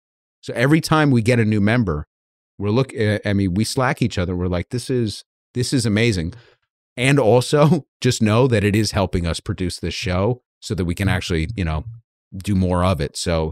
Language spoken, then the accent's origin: English; United Kingdom; My mum, this is so very British. My mum, should I do the rest thing as a Brit?